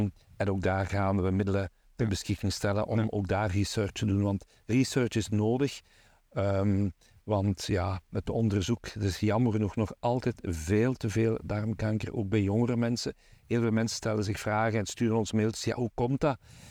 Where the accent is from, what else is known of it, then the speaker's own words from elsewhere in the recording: Diepenbeek, Limburg, Belgium; ik ben afkomstig van Diepenbeek